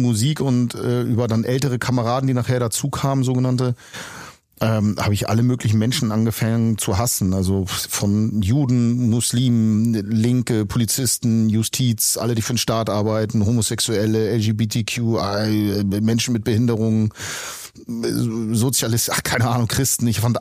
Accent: North East England, United Kingdom; accent: Geordie; Ich habe so einen derben Akzent gesprochen. Geordie heißt er, oben im Norden von England.

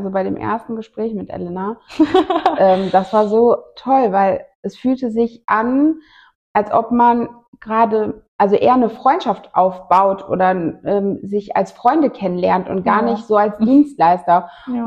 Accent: Germany; mein Mann ist Italiener, ich bin Deutsche.

